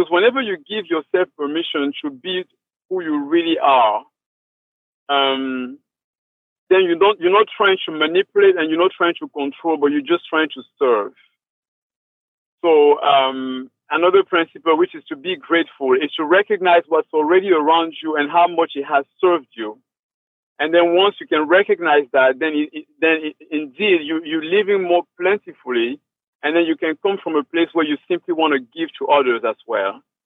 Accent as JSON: {"language": "English", "country": "Cameroon", "tie": "born or raised there", "lives_now": "United States", "said": "I grew up in West Africa, in the country of Cameroon, to be specific. And I guess until I came to the United States"}